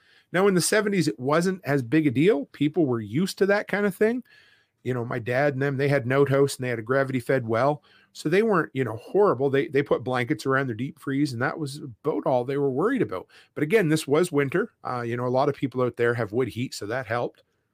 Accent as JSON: {"language": "English", "region": "Nova Scotia", "country": "Canada", "tie": "born or raised there", "said": "where I grew up in Nova Scotia"}